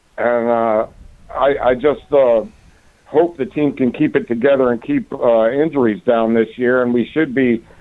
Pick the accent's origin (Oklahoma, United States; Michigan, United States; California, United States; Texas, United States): Michigan, United States; also born or lived in Tennessee; I was born in Tennessee, grew up in Michigan, and moved back to Tennessee in 18.